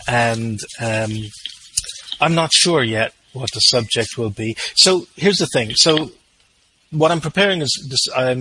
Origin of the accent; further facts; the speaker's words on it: Ireland; I am very pale. I mean, I'm Irish.